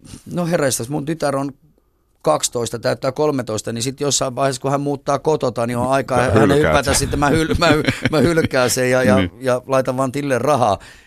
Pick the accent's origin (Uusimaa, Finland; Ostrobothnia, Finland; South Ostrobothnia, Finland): Uusimaa, Finland; Vantaa; Eli mä pääsin soittamaan omaa musiikkia niin sen takia, että mä sanon, että mä oon Vantaalta.